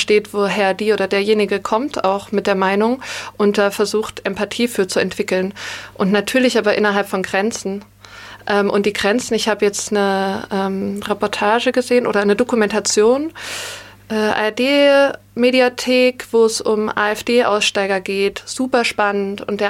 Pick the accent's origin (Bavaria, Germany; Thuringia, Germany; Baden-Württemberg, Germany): Thuringia, Germany; Also Thüringen ist meine Heimat. Aus Südthüringen komme ich. Liebe meine Heimat.